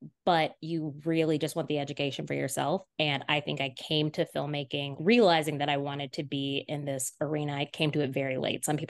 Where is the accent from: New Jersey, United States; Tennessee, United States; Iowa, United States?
Tennessee, United States; also born or lived in Memphis / Nashville; I'm originally from Tennessee. I grew up between Memphis and Nashville.